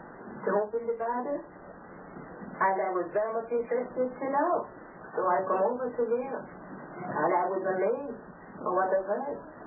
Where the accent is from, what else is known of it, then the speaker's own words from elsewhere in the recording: Nottingham, East Midlands, United Kingdom; England, Nottingham.